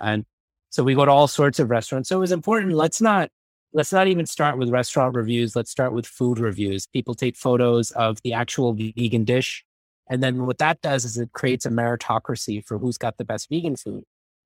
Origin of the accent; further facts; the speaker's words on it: New York City, New York, United States; so growing up in New York City, right, like every person in an office